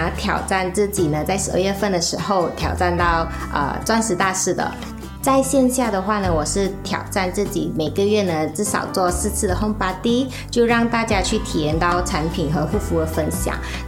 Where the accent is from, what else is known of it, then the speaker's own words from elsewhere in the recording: Kedah, Malaysia; moved away as an adult; now in Kuala Lumpur, Malaysia; 今年呢22岁，来自吉打。我从四年前呢就搬来吉隆坡这里了。